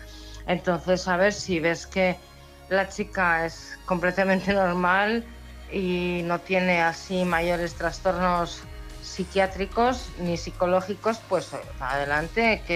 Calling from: Oviedo, Asturias, Spain; de Oviedo.

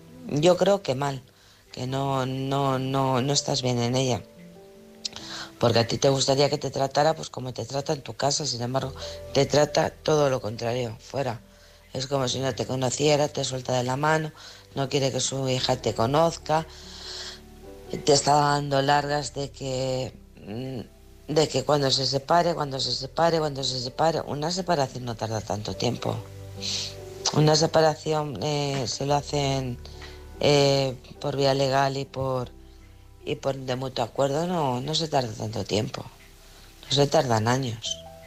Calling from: Alcorcón, Community of Madrid, Spain; de Alcorcón.

